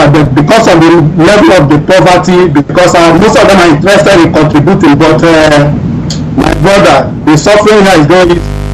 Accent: Abia, Nigeria; now in Bonny Island, Nigeria; I'm from Omanya, Olokoro in Omanya, Abia State.

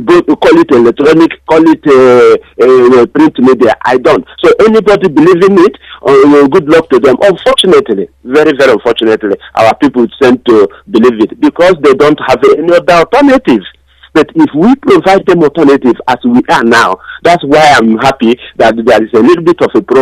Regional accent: Anambra, Nigeria; I'm from Nigeria, Igboland, via Anambra State.

